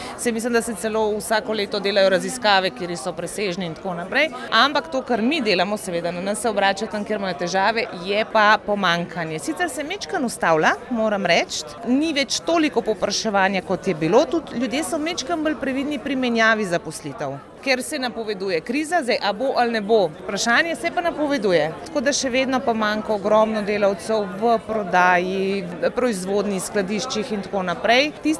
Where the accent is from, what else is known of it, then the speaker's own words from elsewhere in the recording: Ljubljana, Central Slovenia, Slovenia; Iz Ljubljane.